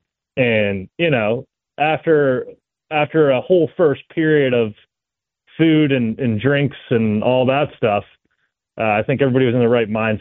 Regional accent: Pennsylvania, United States; accent: not quite Yinzer; I grew up in the city, but I don't. My accent isn't quite Yinzer.

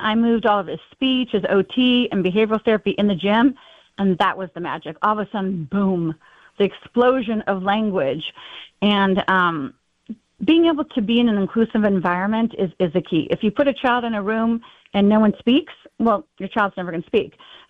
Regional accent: Los Angeles, California, United States; So I am from Los Angeles, California area.

